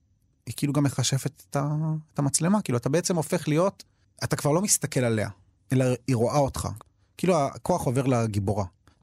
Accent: Jerusalem, Jerusalem District, Israel; אני גדלתי בגילו בירושלים, זו שכונה שבורה מאוד

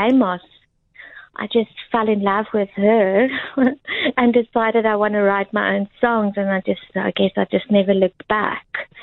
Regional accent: Melkbosstrand, Western Cape, South Africa; I grew up in Melkbosch Strand here in the Western Cape. And my dad played drums and my mom sang a bit in his band.

